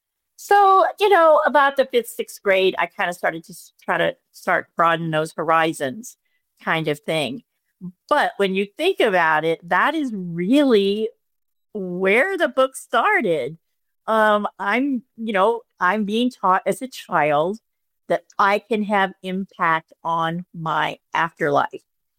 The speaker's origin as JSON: {"language": "English", "town": "New Orleans", "region": "Louisiana", "country": "United States", "tie": "born or raised there", "said": "I grew up in New Orleans, Louisiana, and so very, very Catholic prevalent."}